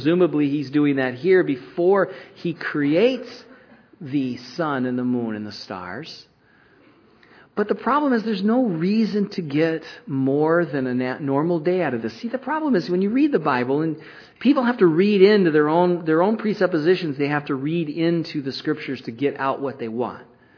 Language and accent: English; Michigan, United States; I grew up in Michigan and I always remember around a particular time in summer, the cottonwood trees.